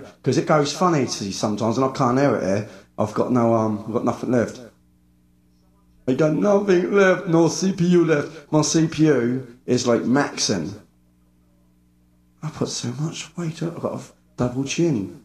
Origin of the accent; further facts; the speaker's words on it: Scotland, United Kingdom; I'm from Scotland and I've had too many fights and now I've got no nose.